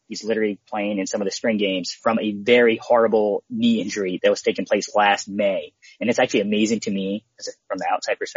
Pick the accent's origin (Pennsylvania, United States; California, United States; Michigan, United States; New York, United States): Pennsylvania, United States; Philadelphia; Like I grew up in Philly, you know